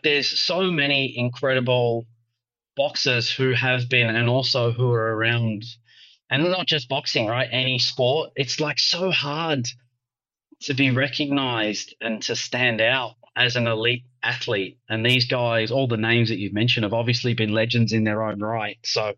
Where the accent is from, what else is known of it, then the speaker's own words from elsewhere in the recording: Australia; moved away as an adult; now in Singapore; I'm an Aussie. I'm an expat living in Singapore now for 15 years.